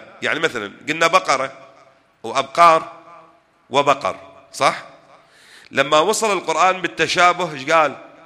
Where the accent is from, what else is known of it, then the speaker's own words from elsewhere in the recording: Iraq; هيصير عندنا بالعراق